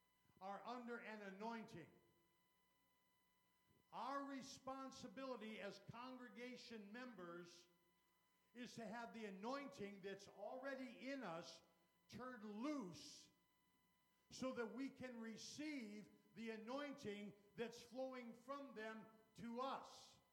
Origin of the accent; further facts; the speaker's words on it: Indiana, United States; I'm a hayseed from Indiana. I was raised in this alley right out here.